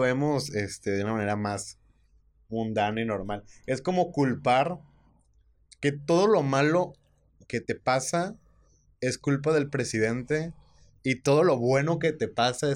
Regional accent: Mexico; como mexicanos que somos un país sumamente devoto y católico

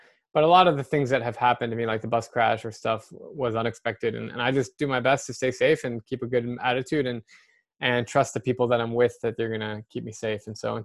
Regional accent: Scottsdale, Arizona, United States; I'm from Scottsdale, Arizona, and I used to be a 2 handicap in high school.

